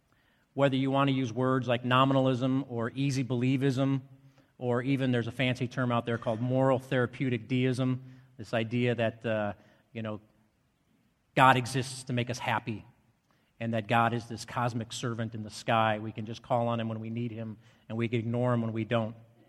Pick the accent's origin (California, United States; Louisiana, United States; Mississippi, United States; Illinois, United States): Illinois, United States; Chicago; Although I grew up here in Chicago, in the city, I grew up attending Moody Church